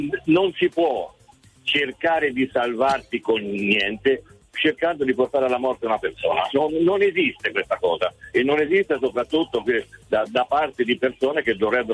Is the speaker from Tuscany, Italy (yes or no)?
yes; Foiano della Chiana, Tuscany, Italy; sono di Foiano della Chiana in provincia di Arezzo